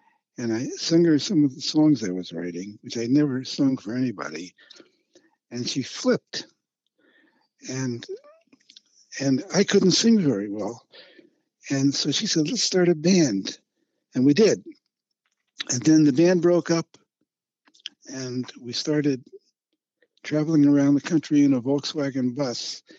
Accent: Philadelphia, Pennsylvania, United States; Well, I grew up in Philadelphia, and I was a scientific nerd.

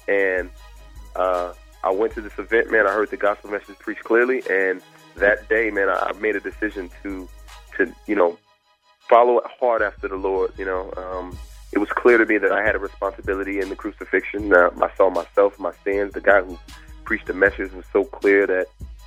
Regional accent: California, United States; When I was in college, I was raised in California.

